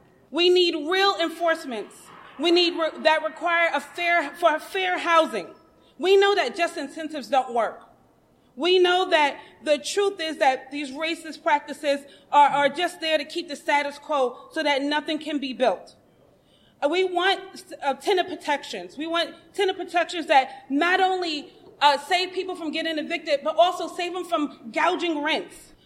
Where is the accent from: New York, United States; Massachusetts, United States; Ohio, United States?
New York, United States; I grew up on Long Island, and I fought for many, many issues for over 15 years